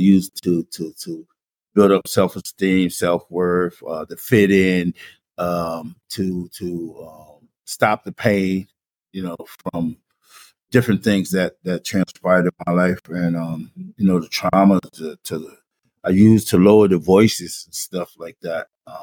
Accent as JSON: {"language": "English", "town": "New Haven", "region": "Connecticut", "country": "United States", "tie": "born or raised there", "said": "Normally, I would have went back and talked about growing up in New Haven and how this happened and how that happened"}